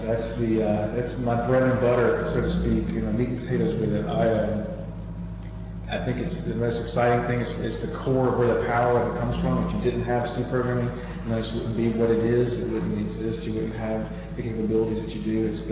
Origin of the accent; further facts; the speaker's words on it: Birmingham, Alabama, United States; From Birmingham, Alabama.